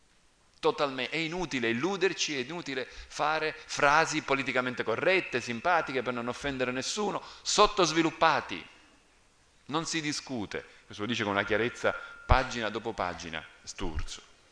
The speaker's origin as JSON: {"language": "Italian", "town": "Alcamo", "region": "Sicily", "country": "Italy", "said": "io vengo da Alcamo, al mio paese un prete ha fondato la cassa rurale a fine 800."}